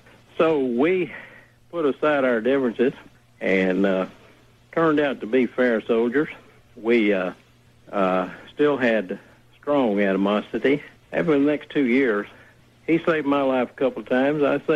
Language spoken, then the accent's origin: English; Alabama, United States; I grew up in Alabama. And I was raised as a racist.